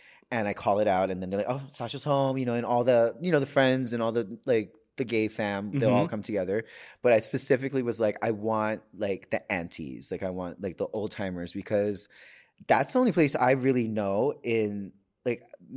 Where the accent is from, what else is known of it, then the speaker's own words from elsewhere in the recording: Hawaii, United States; I always knew at an early age that I knew I needed to be out of Hawaii and still be connected to being Hawaiian and being from Hawaii.